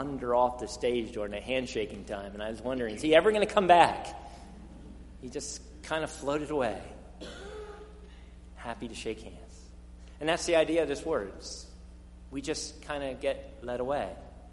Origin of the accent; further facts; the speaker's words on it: Philadelphia, Pennsylvania, United States; I always get killed for it because I'm from Philadelphia area.